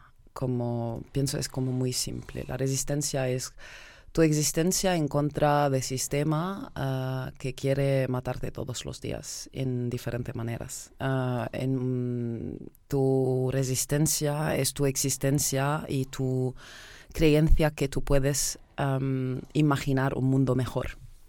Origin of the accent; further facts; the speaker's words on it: Lebanon; Spanish is a second language; moved away as an adult; now in Barcelona, Spain; Soy libanesa, vivo en Barcelona desde hace 4 años más o menos